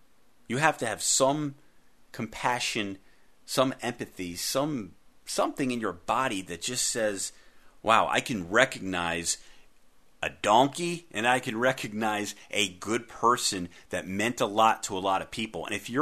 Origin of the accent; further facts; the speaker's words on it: East Coast, United States; Even though I grew up on the East Coast, watched a lot of Blazers